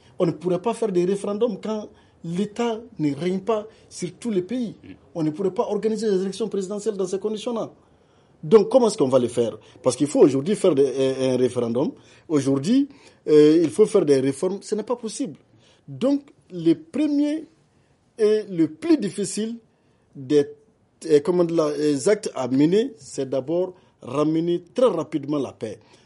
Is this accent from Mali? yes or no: yes; Mali; Nous sommes des Maliens.